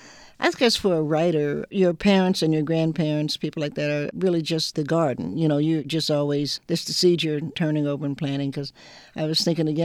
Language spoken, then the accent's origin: English; Knoxville, Tennessee, United States; I'm an Appalachian from Knoxville, Tennessee, and as you know, the Appalachian community was really the first white community to help the runaway slaves.